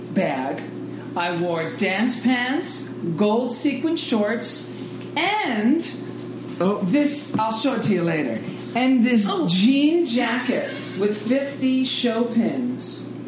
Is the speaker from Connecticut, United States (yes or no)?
yes; Darien, Connecticut, United States; I'm from Connecticut. Darien, Connecticut.